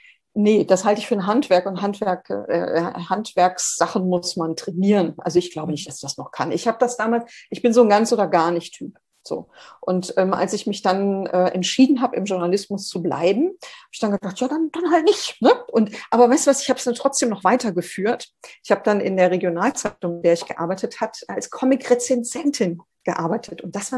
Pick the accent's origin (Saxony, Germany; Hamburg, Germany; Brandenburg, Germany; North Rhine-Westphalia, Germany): North Rhine-Westphalia, Germany; Ich komme ja aus dem Ruhrgebiet und da war das damals noch so.